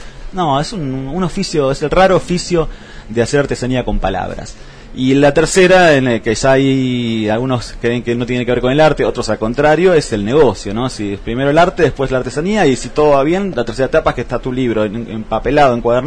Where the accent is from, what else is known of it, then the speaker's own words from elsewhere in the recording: Buenos Aires, Argentina; born there; Yo nací en Buenos Aires, pero me siento patagónico.